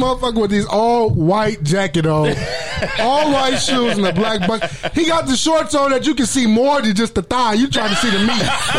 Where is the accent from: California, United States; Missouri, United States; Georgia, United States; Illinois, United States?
California, United States; I'm from Southern California.